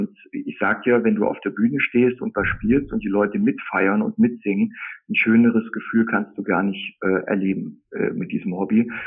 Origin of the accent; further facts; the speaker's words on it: Bad Wildungen, Hesse, Germany; Also wir kommen alle so aus dem Bereich Bad Wildung und Umgebung.